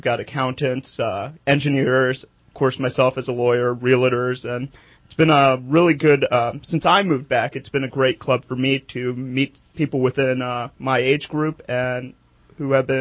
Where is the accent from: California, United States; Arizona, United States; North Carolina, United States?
California, United States; Red Bluff; I grew up in the Red Bluff area, been moved back after finishing up law school and college about 6 or 7 years ago